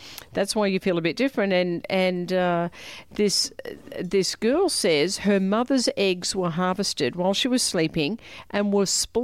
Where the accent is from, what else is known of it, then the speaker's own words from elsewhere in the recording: Melbourne, Victoria, Australia; she's from my hometown of Melbourne